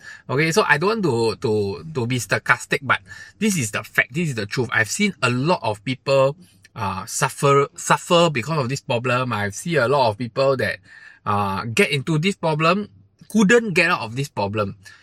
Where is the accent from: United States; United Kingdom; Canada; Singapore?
Singapore; But I still feel that as a Singaporean in Singapore, when this thing happens, yes, we may not perform that well, but we are still a strong country.